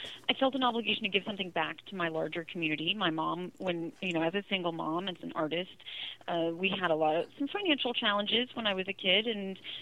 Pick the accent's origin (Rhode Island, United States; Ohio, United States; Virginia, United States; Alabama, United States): Ohio, United States; Columbus; I was born in Columbus, Ohio